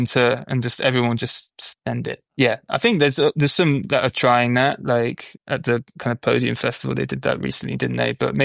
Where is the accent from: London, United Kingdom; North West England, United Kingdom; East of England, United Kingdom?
North West England, United Kingdom; Salford; I'm from Salford, so you may not know the name